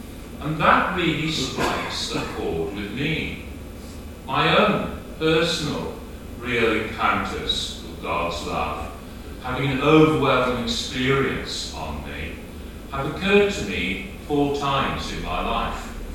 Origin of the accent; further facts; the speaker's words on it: Wales, United Kingdom; I am Welsh. We have mountains, not peaks, eh? A mynydd, not a brig.